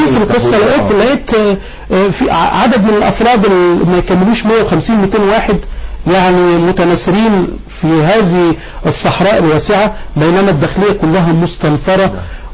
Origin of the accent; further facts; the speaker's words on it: Egypt; بلدنا مصر